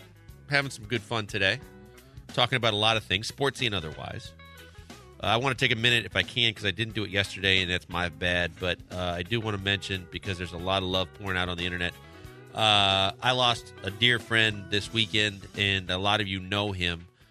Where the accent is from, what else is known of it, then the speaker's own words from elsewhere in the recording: Wisconsin, United States; And then when he found out I was from Wisconsin